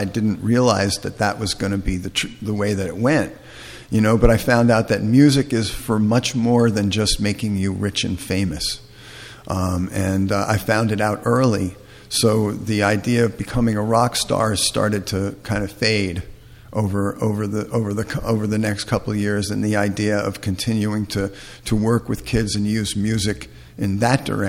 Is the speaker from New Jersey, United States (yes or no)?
yes; Florham Park, New Jersey, United States; Now, I grew up in Florham Park, New Jersey, which is a very suburban town, not the kind of place you really associate camping and wildlife and outdoorsy kinds of stuff